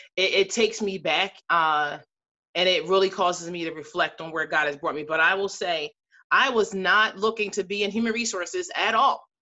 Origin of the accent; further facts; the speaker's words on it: Philadelphia, Pennsylvania, United States; I'm originally from Philadelphia. So okay. I'm a Philadelphia Eagles, you know.